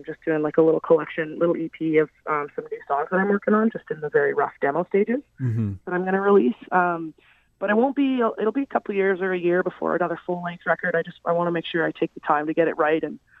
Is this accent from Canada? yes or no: yes; Canada; she's been really generous to me, being a Canadian artist and wanting to break into that market.